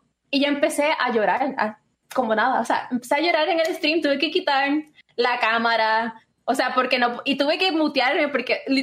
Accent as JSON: {"language": "Spanish", "country": "Puerto Rico", "said": "yo soy de Puerto Rico, tengo una comunidad pequeña que represento al Caribe"}